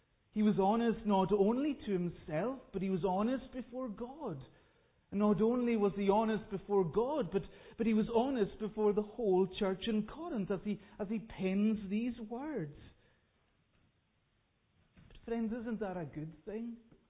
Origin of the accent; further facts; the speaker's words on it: Isle of Lewis, Scotland, United Kingdom; I come from the Isle of Lewis in the Western Isles